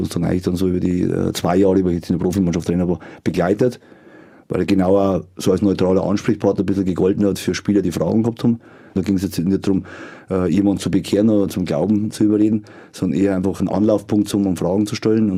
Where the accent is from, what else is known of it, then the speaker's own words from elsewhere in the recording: Fuchsmühl, Bavaria, Germany; Bei uns in Fuchsmühl ist … das Lied gewesen. Das ist die Hymne, letztendlich in der Kirche war.